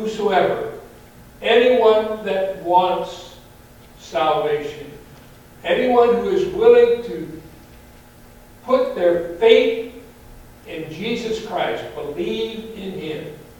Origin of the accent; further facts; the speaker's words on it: Canton, Ohio, United States; When I was growing up in Canton, Ohio, when I was in high school, I played football.